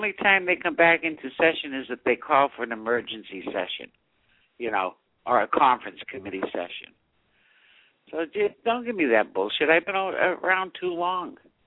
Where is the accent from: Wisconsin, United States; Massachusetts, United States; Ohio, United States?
Massachusetts, United States; I'm ashamed to say I'm from Massachusetts. Because now we are not the leading state in protecting our children.